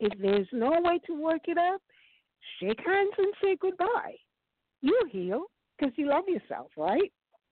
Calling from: New York, United States; I'm calling from New York.

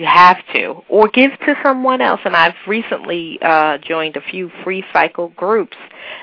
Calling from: Newark, New Jersey, United States; And I'm calling in from Newark, New Jersey.

